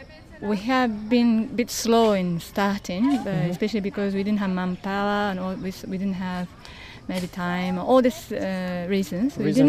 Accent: Japan; I'm from Japan.

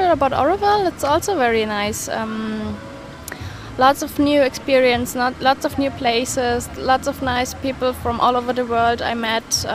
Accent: Germany; English is a second language; I'm a volunteer from Germany.

